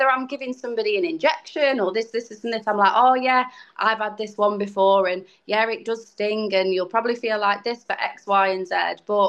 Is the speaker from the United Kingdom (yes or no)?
yes; Yorkshire and the Humber, United Kingdom; I am from Yorkshire and I make the best brew going.